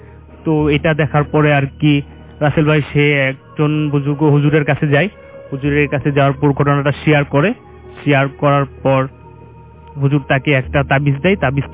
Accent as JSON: {"language": "Bangla", "town": "Jamalpur", "region": "Mymensingh Division", "country": "Bangladesh", "said": "আমি এসেছি জামালপুর থেকে"}